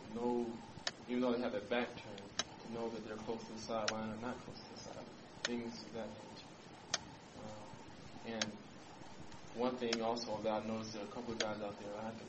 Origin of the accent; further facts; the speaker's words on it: Los Angeles, California, United States; now in Denver, United States; My wife's from Denver, and I was raised in Los Angeles.